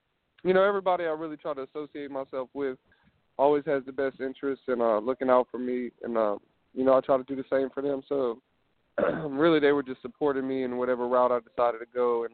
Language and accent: English; New Orleans, Louisiana, United States; I'm from the New Orleans area, so I'm to the New Orleans area.